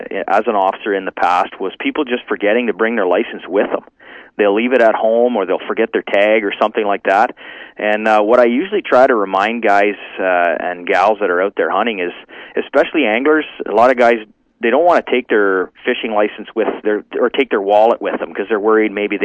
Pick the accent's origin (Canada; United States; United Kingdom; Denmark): Canada; Ontario; So I grew up in the Ottawa Valley.